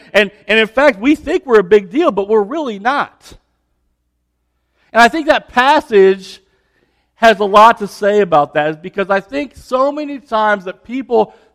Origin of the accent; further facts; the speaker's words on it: Champaign, Illinois, United States; So I grew up in Champaign, as you know.